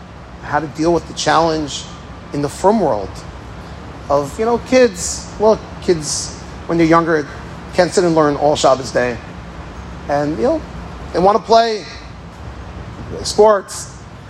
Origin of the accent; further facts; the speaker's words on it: London, United Kingdom; These are not just nice manners because we grew up in London and this is things we do.